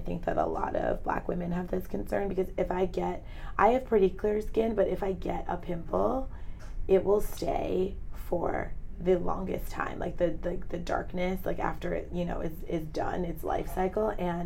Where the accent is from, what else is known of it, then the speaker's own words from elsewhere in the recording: New York, United States; I live in New York. I grew up in New York.